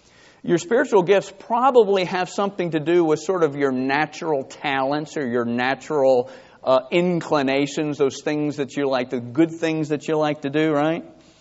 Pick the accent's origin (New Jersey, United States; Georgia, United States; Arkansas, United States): New Jersey, United States; Edison; I grew up in Edison, New Jersey, and I was remembering the cellar.